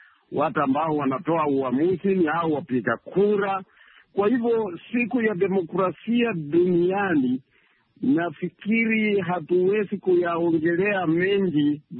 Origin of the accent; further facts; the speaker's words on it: Uganda; nikirudi hapa nyumbani kwetu Uganda